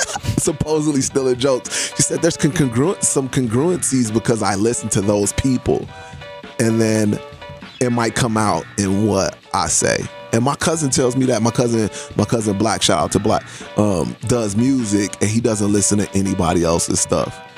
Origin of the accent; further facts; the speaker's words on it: Chicago, Illinois, United States; I'm from Chicago, so you can't feel the Detroit rappers